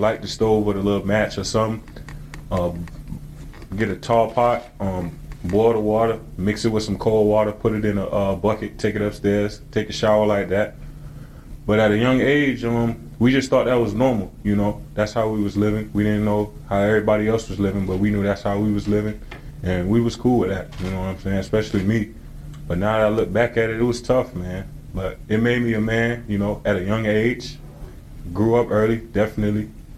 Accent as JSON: {"language": "English", "town": "Washington", "region": "District of Columbia", "country": "United States", "tie": "born or raised there", "said": "just growing up in Northeast Washington, D.C., pretty much homeless, living in basements."}